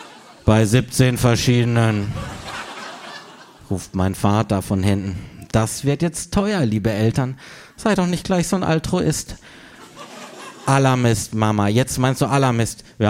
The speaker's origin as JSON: {"language": "German", "town": "Freiburg", "region": "Baden-Württemberg", "country": "Germany", "tie": "born or raised there"}